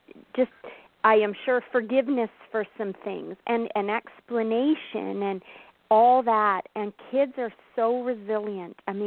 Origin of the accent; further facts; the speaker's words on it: Canada; We are from Canada